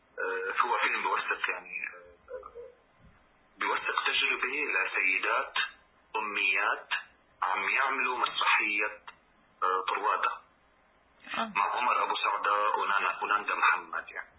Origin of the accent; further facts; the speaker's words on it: Syria; بس بالنسبة لنا كسوريين ممكن تكون إنه هي شيء مغري أو تسهيل